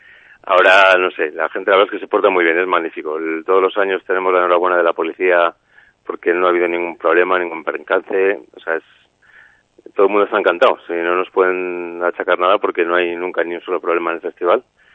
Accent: Zamora, Castile and León, Spain; estamos en Zamora y somos de Zamora

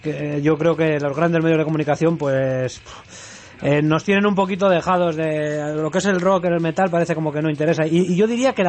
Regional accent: Barakaldo, Basque Country, Spain; Porque nosotros precisamente somos de Baracaldo, en concreto.

